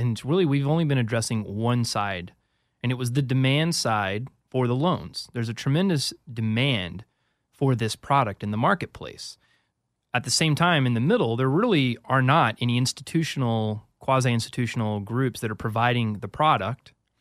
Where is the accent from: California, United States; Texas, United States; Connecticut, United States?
Texas, United States; And maybe it's because I'm from Texas and I don't like people touching my stuff, right?